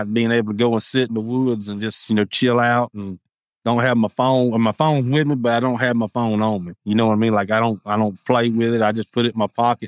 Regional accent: East Milton, Florida, United States; now in Jay, United States; No, I grew up in East Milton.

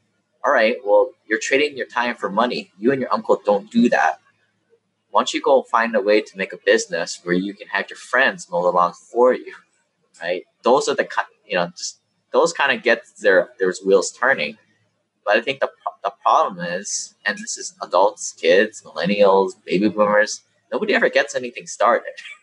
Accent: Hawaii, United States; Like, I mean, I grew up in Hawaii, a primary market. I didn't know people lived in $100,000 houses.

